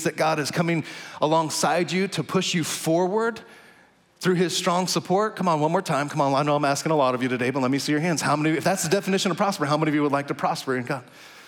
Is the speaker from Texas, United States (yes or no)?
yes; Texas, United States; now in Kansas, United States; You know, we moved here 8 years from Texas. I was born and bred in Texas, but got to Kansas as quick as I could.